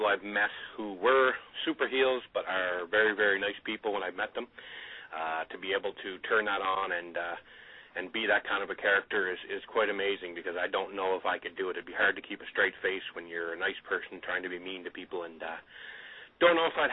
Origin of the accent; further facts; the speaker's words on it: United States; Well, I guess the Canadians do, but I'm an American, so I really don't consider it football.